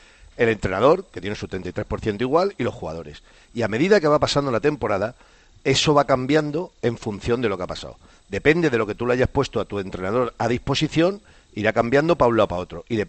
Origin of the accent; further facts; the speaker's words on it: Madrid, Community of Madrid, Spain; Yo soy de Madrid, la calle Tribulete, que no se te olvide. De Lavapiés, la Corrala.